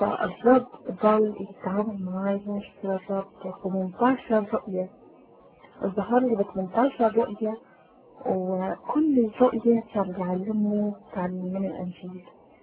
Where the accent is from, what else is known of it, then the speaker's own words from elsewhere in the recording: Iran; Arabic is a second language; أنا من إيران. أوكي. أو فالعرب دي أنا كنت بتكلم عرب شوي، تعلمت كتيرية شوي مع الناس